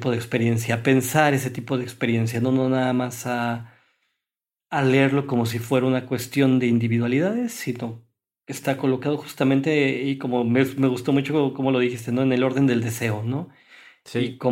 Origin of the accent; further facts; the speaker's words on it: Mexico; Para los que somos de México